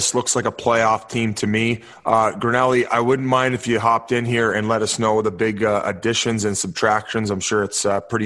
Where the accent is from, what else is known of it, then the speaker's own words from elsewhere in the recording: Ontario, Canada; born there; I was born well in Ontario, which is closer to Buffalo than it is Toronto. So I would go to a lot of Buffalo games growing up.